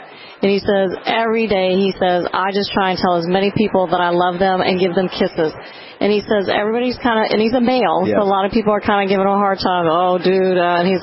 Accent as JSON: {"language": "English", "country": "United States", "said": "because I travel and I'm an American, they ask, oh, what do you think about what's going on"}